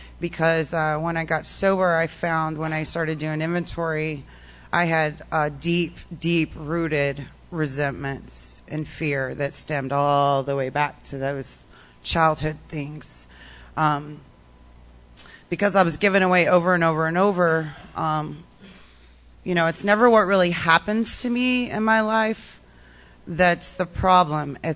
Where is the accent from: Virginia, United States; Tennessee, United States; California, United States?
California, United States; born there; So I was born in California